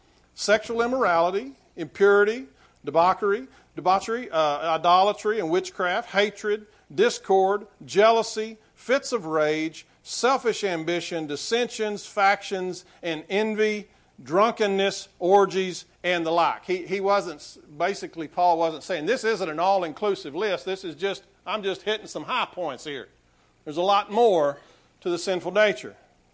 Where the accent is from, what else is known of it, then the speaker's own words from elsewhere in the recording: Winters, Texas, United States; born there; I was born in Winters and spent many summers in different times going and spending some time with granny.